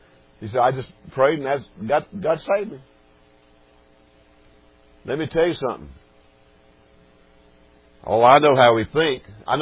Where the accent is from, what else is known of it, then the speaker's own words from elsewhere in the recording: Blacksburg, Virginia, United States; I can still remember, I was born and raised in Blacksburg, where Brother Harold lives.